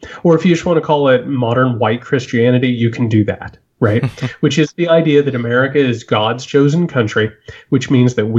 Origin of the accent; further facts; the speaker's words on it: Indiana, United States; And I come from Indiana, from a family full of factory workers and miners.